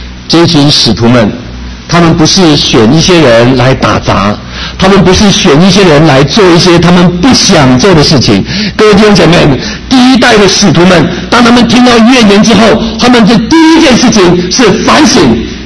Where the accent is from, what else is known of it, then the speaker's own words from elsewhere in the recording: China; 不是我们中国人所说的黑箱子作业